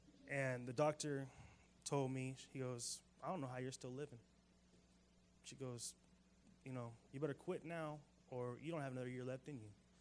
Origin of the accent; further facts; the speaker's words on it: California, United States; I'm 25 years old. I'm from Riverside County.